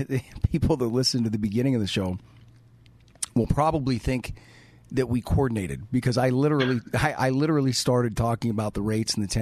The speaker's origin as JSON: {"language": "English", "town": "Seattle", "region": "Washington", "country": "United States", "tie": "born or raised there", "said": "that's the thing about growing up in Seattle, right? When it's hot in Seattle, you just automatically assume it's hot everywhere because it has to be, right?"}